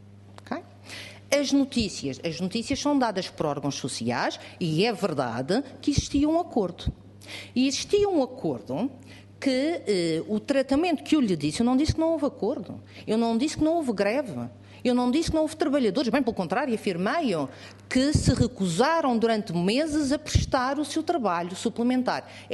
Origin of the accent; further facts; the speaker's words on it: Portugal; eu sou portuguesa